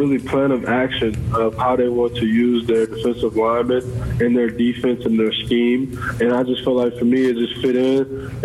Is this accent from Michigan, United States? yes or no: yes; Michigan, United States; I'm from Michigan, man.